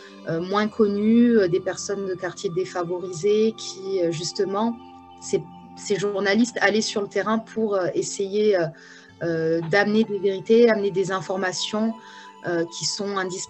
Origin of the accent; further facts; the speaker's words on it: Occitanie, France; born there; je ne suis pas née au Maroc. Moi, je suis née dans le Gers, juste à côté de Toulouse.